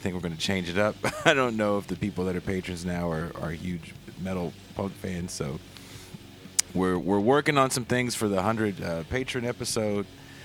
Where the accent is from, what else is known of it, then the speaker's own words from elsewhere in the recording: Richmond, California, United States; Growing up in Richmond, California, the barbershop that I went to definitely had a certain vibe on the weekends